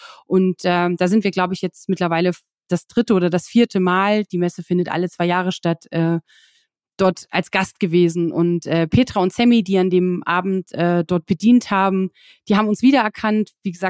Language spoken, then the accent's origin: German; Lusatia, Germany; Ich habe schon am Anfang gesagt, ich komme aus der Lausitz und es ist immer so ein bisschen auch nach Hause kommen